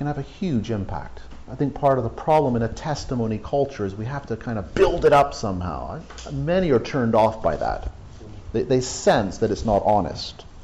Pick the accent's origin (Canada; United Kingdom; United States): United Kingdom; England; I mean, if I, as an English person, was lying half dead in a ditch, I'd even accept help from a Scot.